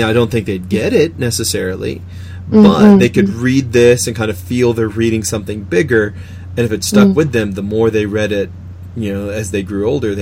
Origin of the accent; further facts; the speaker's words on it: United States; being an American last year, definitely.